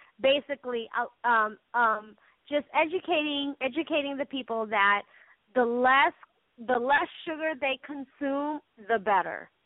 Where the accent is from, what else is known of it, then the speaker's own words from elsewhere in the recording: California, United States; My team is the San Francisco 49ers, born and raised in the Bay.